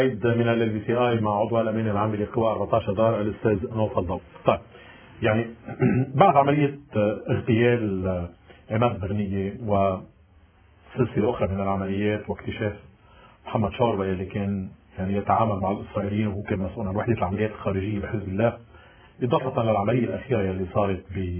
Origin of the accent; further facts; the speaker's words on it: Lebanon; طب عندنا بلبنان مين بيعمل